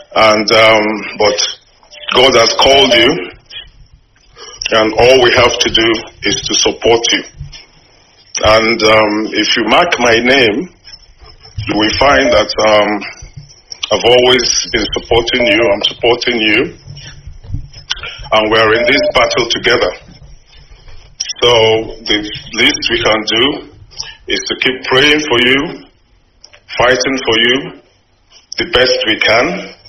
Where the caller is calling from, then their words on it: London, United Kingdom; I'm calling you from South East London.